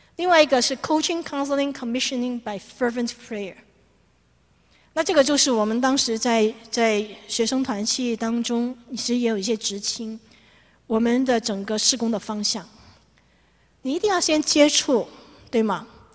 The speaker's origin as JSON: {"language": "Chinese", "country": "Hong Kong", "also_born_or_lived": "Taiwan", "lives_now": "New York, United States", "said": "我跟我先生都不是大陆背景的，我先生是巴西华侨，我是香港人哦。后来到台湾侨生，在台湾八年，然后到美国，到纽约读 graduate school"}